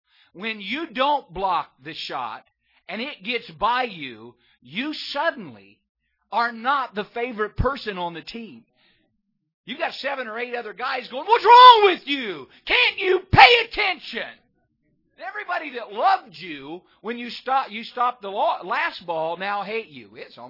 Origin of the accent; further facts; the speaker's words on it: Indiana, United States; I'm from Indiana. I coach like Bobby Knight.